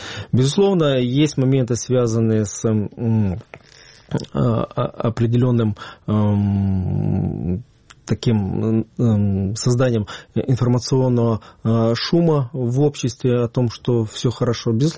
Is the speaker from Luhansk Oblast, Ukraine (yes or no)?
no; Simferopol, Crimea, Ukraine; когда украинским станет Крым, Симферополь, мой родной город.